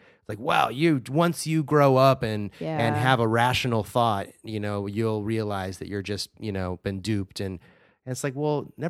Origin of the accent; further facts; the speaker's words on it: United States; short term, I'm concerned, especially as an American, about the state of our democracy.